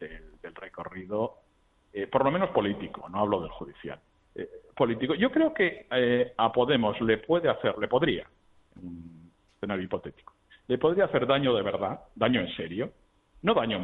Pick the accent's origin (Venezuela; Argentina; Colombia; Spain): Spain; como tantos españoles